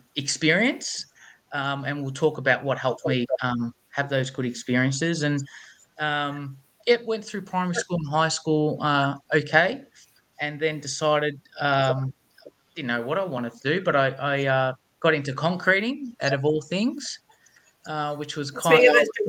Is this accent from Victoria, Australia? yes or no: yes; Melbourne, Victoria, Australia; Born and bred in Melbourne. I know you're based in Queensland. So just to give people a little bit of a concept of where I live in a tiny suburb called Endeavour Hills, about half an hour from Melbourne CBD.